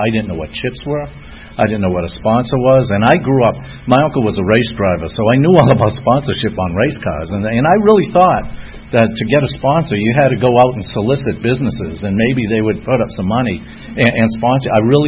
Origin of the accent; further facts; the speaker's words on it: Boston, Massachusetts, United States; I am from Boston, a tiny little country up north called New England.